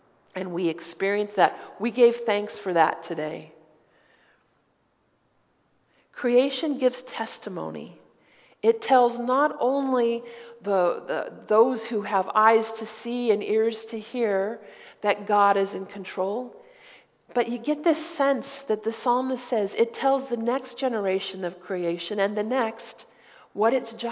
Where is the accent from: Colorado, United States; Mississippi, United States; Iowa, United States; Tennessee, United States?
Colorado, United States; Denver; I grew up in Denver.